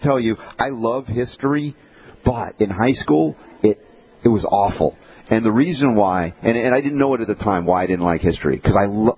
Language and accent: English; the South, United States; also born or lived in North; I grew up in the South